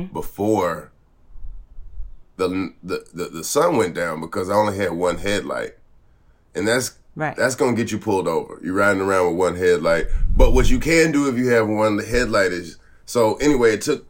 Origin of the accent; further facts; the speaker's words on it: the South, United States; I'm from the South, though, so it's, you're going to see the racism.